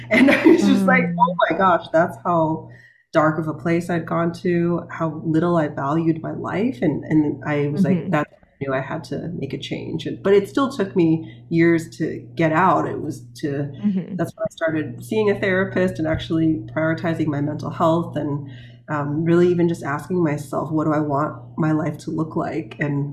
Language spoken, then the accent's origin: English; New York, United States; also born or lived in Beijing, China; I was born in Beijing, China, and grew up on mostly East Coast, New York in the US. I moved when I was age three.